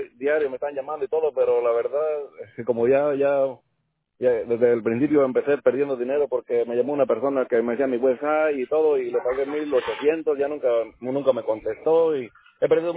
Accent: Guanajuato, Mexico; Somos allá de Guanajuato.

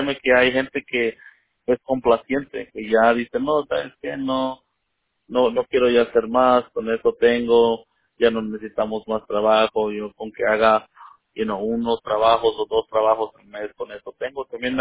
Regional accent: Mexico; Yo soy mexicano, pero tengo muchos amigos de Guatemala y Centroamérica.

